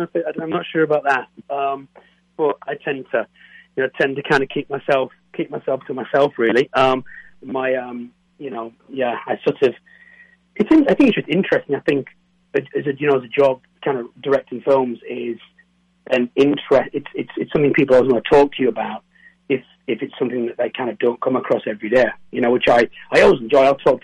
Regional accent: North East England, United Kingdom; accent: Geordie; I'm just near Newcastle.

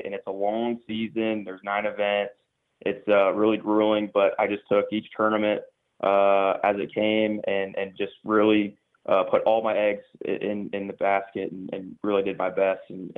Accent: California, United States; You know, I'm from Northern California, north of Sacramento, and, you know, with Clear Lake being in my backyard

